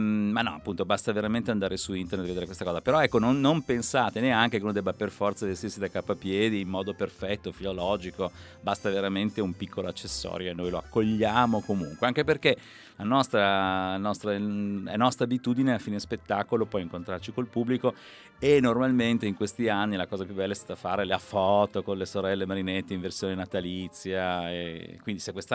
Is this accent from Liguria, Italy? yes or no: yes; Genoa, Liguria, Italy; Metto di tasca mia, anche se sono genovese, dimostrerò di essere prodigo.